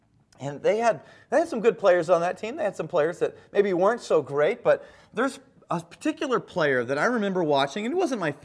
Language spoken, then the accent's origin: English; Kansas, United States; I grew up in the Midwest in the state of Kansas.